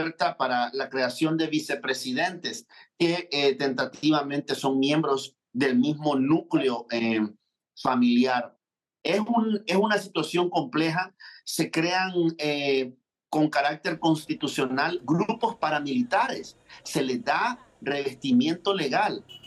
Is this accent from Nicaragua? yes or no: yes; Nicaragua